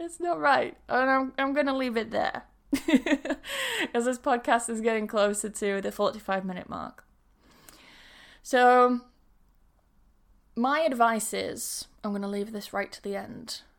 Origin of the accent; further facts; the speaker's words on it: England, United Kingdom; accent: changed; I was born in York, but then I moved to a small town in...